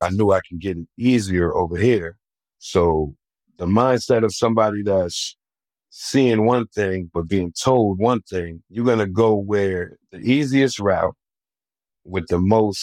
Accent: New Jersey, United States; We're from Jersey, which is stolen car capital.

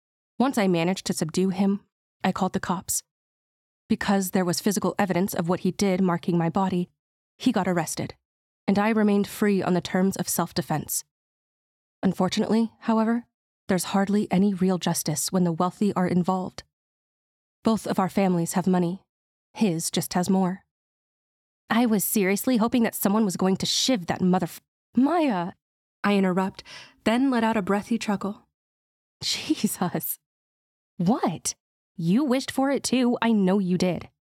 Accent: Dallas, Texas, United States; As someone who was born and raised in Dallas, Texas, I eventually found the city to be exhausting.

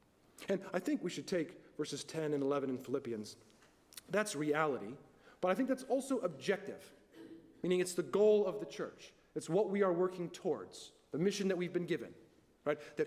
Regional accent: Texas, United States; before I'm a … before I'm an American, a Texan, a Presbyterian, whatever.

